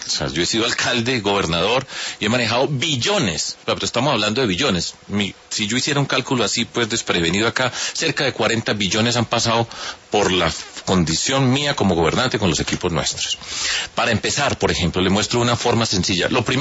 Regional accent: Medellín, Antioquia, Colombia; also born or lived in Bogotá; yo viví mucho tiempo en Bogotá, pero ahora estoy acá de la región. Yo vengo de Medellín, de Antioquia, etcétera.

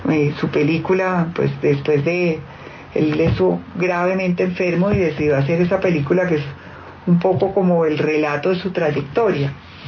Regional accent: Valle del Cauca, Colombia; Y para mí que somos vallecaucanas, pues esos paisajes de la caña de azúcar ahí son maravillosos.

